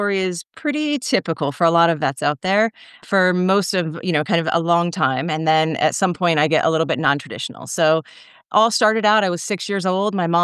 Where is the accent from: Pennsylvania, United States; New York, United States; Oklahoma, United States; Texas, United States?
Pennsylvania, United States; Philadelphia; moved away as an adult; now in Phoenix, United States; My hospital is outside of Philadelphia. So that's my hometown. That's where I went to school